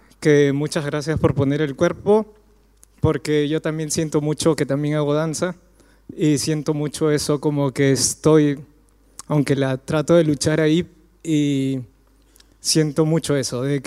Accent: Peru; porque yo también vengo de Perú, que en Perú y en Sudamérica lo generalizo

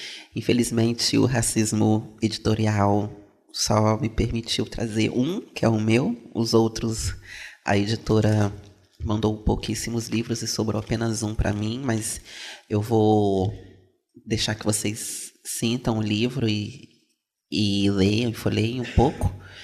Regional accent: Brazil; born there; moved away as an adult; E onde eu nasci, no Brasil, essas civilizações, sociedades e povos, eles continuaram acontecendo a partir de inúmeras práticas culturais.

